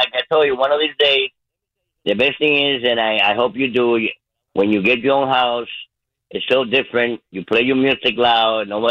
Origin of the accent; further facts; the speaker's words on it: New York, United States; We like to get baseball. We're from New York